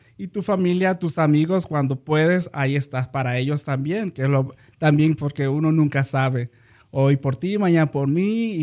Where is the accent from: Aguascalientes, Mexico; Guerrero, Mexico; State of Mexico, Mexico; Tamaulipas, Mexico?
Guerrero, Mexico; Acapulco; moved away as an adult; Salí de mi país, México. Soy de Acapulco, Guerrero. Salí de 18 años de allá. Y llegué aquí